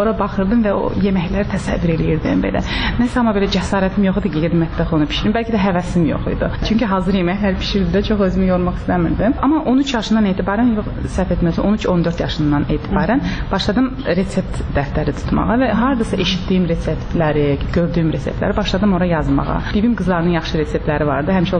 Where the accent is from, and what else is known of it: Baku, Azerbaijan; born or raised there; moved away as an adult; now in California, United States